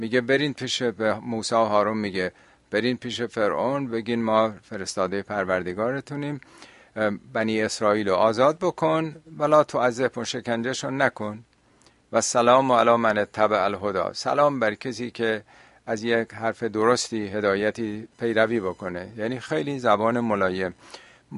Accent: Iran; البته حالا ما چون ایرانی هستیم و شاید بیشتر حساسیت رون باشه

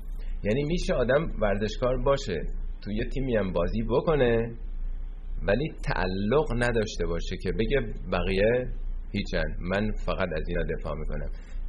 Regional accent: Iran; ما ایرانی هستیم، ما فارسی زبان هستیم،

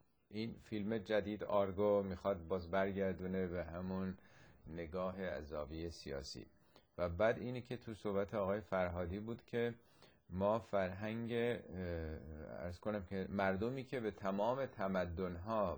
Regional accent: Iran; به عنوان یک ایرانی که تماشاگر این برنامه بوده میتونم مختصر اظهار نظری بکنم

